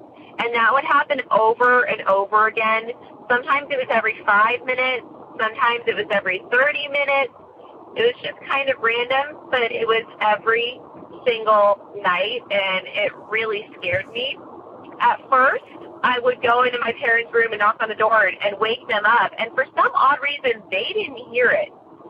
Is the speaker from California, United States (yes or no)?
yes; California, United States; I'm from California. Wanted to call in regards to a house that I grew up in. We moved there when I was 6 years old with my three older siblings